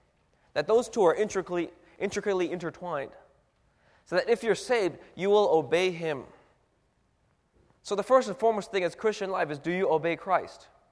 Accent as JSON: {"language": "English", "region": "Florida", "country": "United States", "tie": "born or raised there", "said": "I grew up in Florida, we had beaches, and we went to the beaches every now and then."}